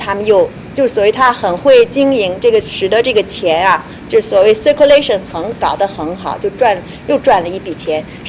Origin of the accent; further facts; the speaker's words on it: China; 因为我是在这个时代长大，就我们大陆说是解放了，这里说是变色